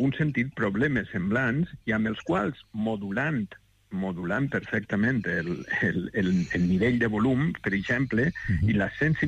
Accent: Valencian Community, Spain; tot i que jo com a valencià tampoc conec massa bé la situació

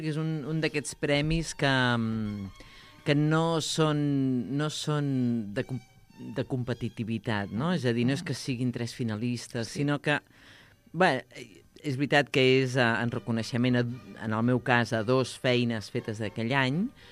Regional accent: Pineda de Mar, Catalonia, Spain; jo sóc del Maresme i aquí les ESI no van igual.

